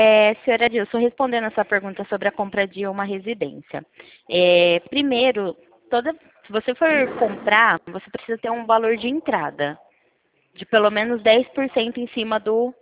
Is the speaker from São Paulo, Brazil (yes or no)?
yes; São Paulo, Brazil; Não, eu não sou do Rio. Eu sou de São Paulo.